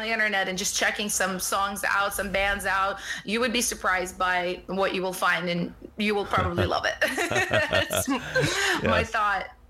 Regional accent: Russia; English is a second language; I'm actually originally from Russia

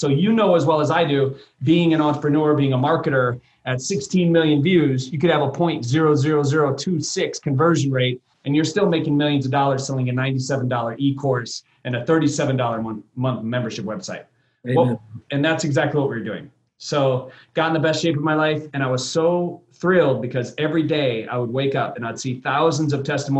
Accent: Michigan, United States; Growing up in Michigan, my mom has been a janitor my whole life and my dad was a truck driver.

